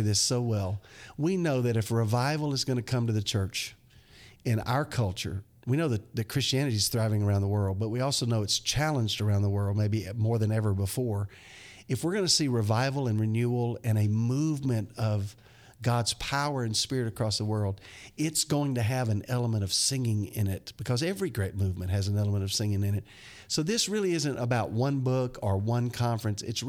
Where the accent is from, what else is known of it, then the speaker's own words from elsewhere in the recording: Mississippi, United States; I feel like I need to spell it because I'm from Mississippi and they may not know what I'm meaning.